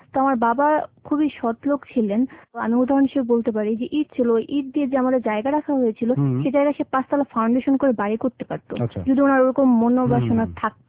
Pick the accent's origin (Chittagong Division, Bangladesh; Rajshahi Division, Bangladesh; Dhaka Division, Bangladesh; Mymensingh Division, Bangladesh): Dhaka Division, Bangladesh; Gazipur; born there; জন্ম হচ্ছে গাজীপুরে।